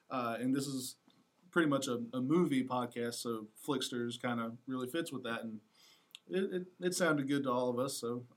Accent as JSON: {"language": "English", "region": "Alabama", "country": "United States", "said": "because I'm from Alabama."}